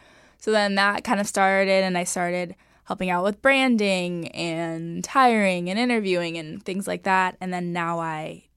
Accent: Sherman Oaks, California, United States; I'm from personally. Sherman Oaks, California.

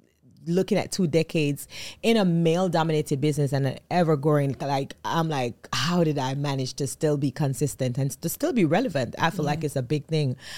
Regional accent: Old Brayton, Jamaica; Growing up in Jamaica, oh my God, that's always such a hard question because it's so widely spread.

